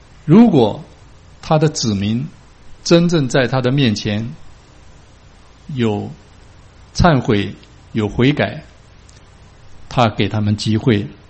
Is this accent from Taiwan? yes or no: no; China; 那么就相当于我们中国人说是这个黄连啊、苦胆这一类的啊。